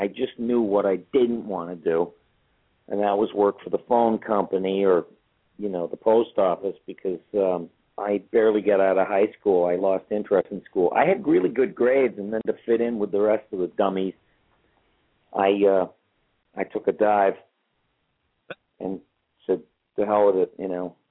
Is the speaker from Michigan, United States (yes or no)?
yes; Detroit, Michigan, United States; Well, I grew up in Detroit, Michigan. That's where I was born.